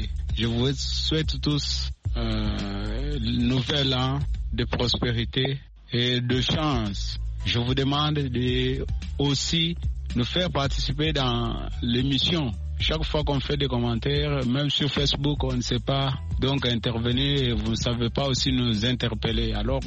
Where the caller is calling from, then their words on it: Kasonga, Kasaï-Central, DR Congo; je viens de Kassonga, dans la province du Kassai central, dans la République démocratique du Congo. Je suis à Saint-Joseph Mikalay.